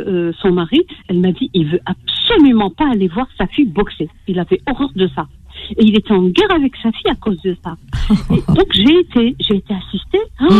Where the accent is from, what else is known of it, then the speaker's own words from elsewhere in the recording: Algiers, Algiers Province, Algeria; born there; au départ, moi, je suis née à la Casbah d'Alger, hein, qu'on a quitté pendant la guerre.